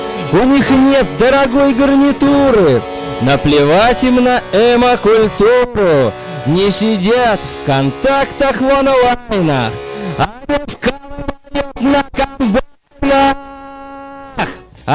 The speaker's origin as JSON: {"language": "Russian", "region": "Saint Petersburg", "country": "Russia", "tie": "born or raised there", "said": "То есть никто даже не думает, что я коренной ленинградец."}